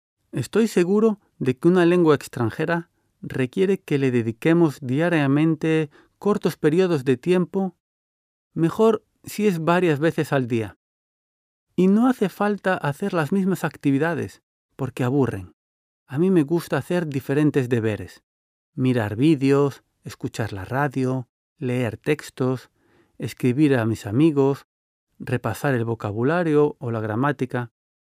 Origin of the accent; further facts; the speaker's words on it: Spain; born there; Mi familia es de procedencia cubana, pero yo nací en España, sí. Este país es mi patria y la adoro desde que tengo uso de razón.